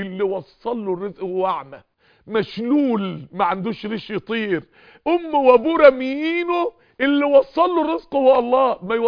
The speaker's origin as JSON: {"language": "Arabic", "town": "Mansoura", "region": "Dakahlia", "country": "Egypt", "said": "حوالي 18 19 سنه مش فاكر، 20 سنه كده وانا طالب في الكليه، فكنت عنده، هو من القاهره وانا من المنصوره"}